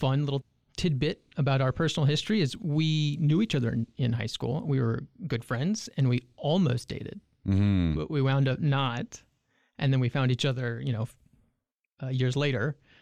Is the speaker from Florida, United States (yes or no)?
yes; Pensacola, Florida, United States; So I was born and raised in Florida, Pensacola, Florida, sort of in the panhandle. The Redneck Riviera, as it's fondly referred to, that little portion of the Gulf Coast there